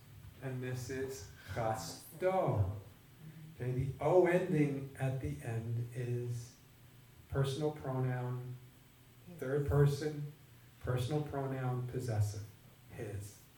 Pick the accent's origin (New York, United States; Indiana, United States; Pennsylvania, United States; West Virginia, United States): New York, United States; I am originally from New York, and I have always been a Yankee fan.